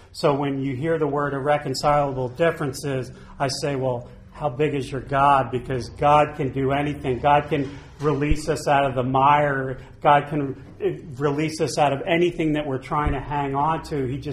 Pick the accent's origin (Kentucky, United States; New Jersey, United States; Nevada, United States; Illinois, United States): New Jersey, United States; Cherry Hill; I grew up outside of Philadelphia, Cherry Hill, New Jersey, right outside of Philly.